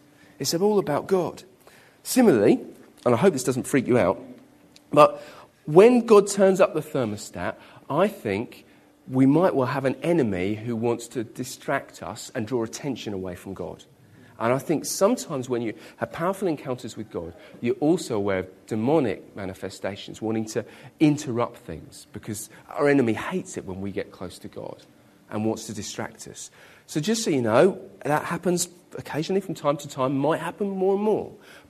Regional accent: United Kingdom; I'm British, so to me, fitting and orderly is the Queen's garden party.

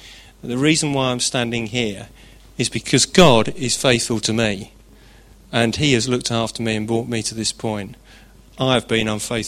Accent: Bedford, East of England, United Kingdom; born there; I was born in Bedford, which isn't a bad start, and it's even worse than that, actually, in that my family actually comes from Bedford and the villages around, the ones without webbed feet.

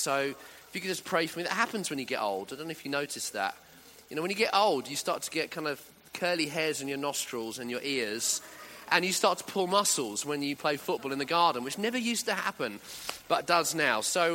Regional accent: United Kingdom; well, because I'm British.

